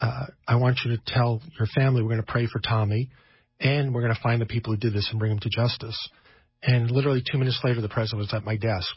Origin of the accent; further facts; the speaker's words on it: New York, United States; I'm from New York, and I thought that was unimaginable